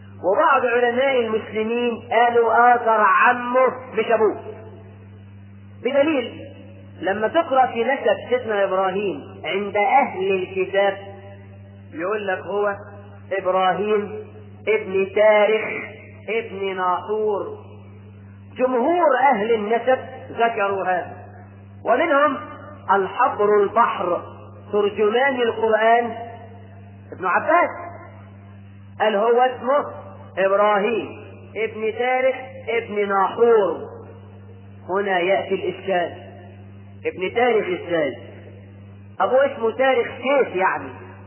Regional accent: Egypt; ده احنا كمصريين بنسمي الواحد اسمين

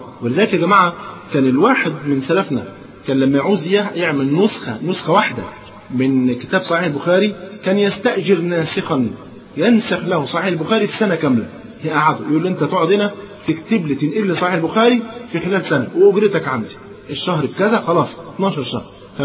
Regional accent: Egypt; كان زمان تلاقي عندنا في مصر هنا بالذات

